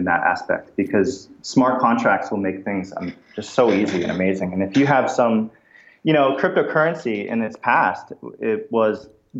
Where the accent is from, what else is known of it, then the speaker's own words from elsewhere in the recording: New York, United States; I'm from New York, but I adopted California.